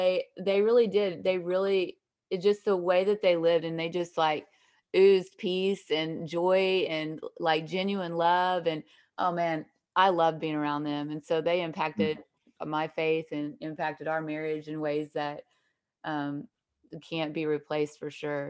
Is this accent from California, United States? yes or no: no; Texas, United States; I grew up in Texas as well.